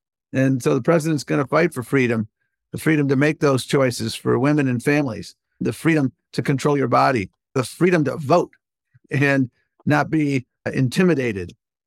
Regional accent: Buffalo, New York, United States; I grew up in Buffalo, New York, and when I was a kid, there was a Kensington Expressway.

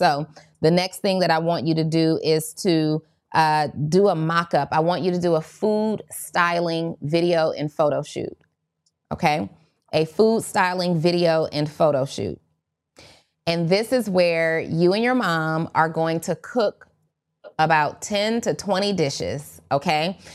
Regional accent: New Orleans, Louisiana, United States; I'm originally from New Orleans, Brittany.

